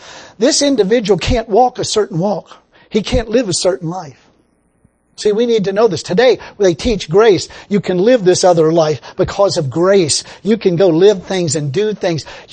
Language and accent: English; United States; I'm an American. I got to be born and raised in this country.